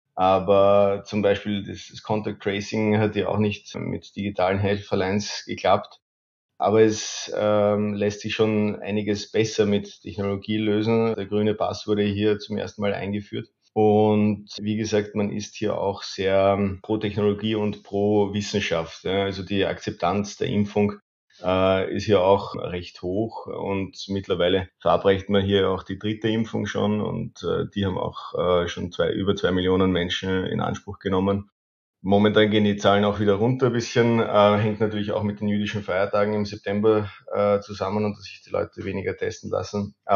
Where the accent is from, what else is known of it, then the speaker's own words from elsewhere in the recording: Austria; Wien geboren, mit dem guten Füßlauer Wasser aufgewachsen. Und mein Herz schlägt aber in Salzburg. Insofern sehe ich mich als Österreicher, Europäer und ja, jetzt auch halb Israeli.